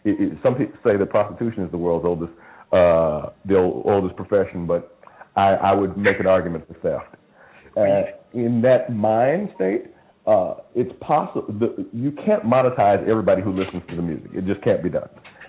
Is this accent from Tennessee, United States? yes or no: yes; Memphis, Tennessee, United States; I grew up in Memphis in the Southern Baptist tradition.